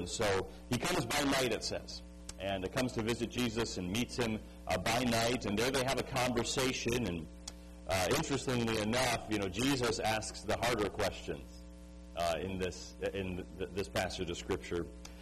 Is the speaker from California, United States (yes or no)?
no; Bolingbrook, Illinois, United States; I was born in Naperville, raised in Bolingbrook, and we moved out to Montgomery.